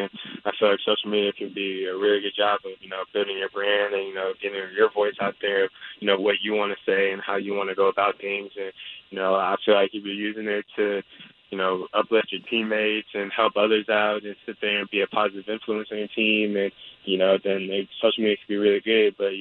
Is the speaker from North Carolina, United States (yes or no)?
no; California, United States; everyone thinks I should be a Warrior fan because I'm from the Bay, but what I've experienced in the Bay Area is just a lot of bandwagon Warrior fans.